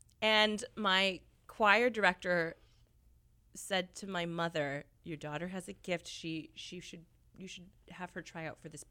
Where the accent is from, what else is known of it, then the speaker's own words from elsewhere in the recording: Canada; now in United States; being a Canadian, it was my ticket into New York and to be in this country.